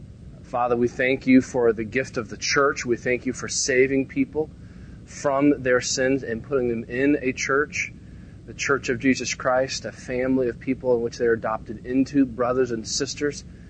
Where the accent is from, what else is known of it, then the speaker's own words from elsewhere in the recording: the South, United States; Growing up in the South, understood from experience, at least during that time, what was a very, in some environments, racially tense environment.